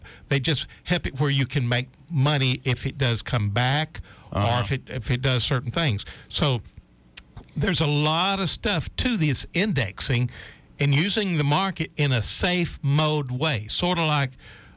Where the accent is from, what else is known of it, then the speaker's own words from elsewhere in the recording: Alabama, United States; It's kind of weird to run into somebody in Cabo that's, from Alabama.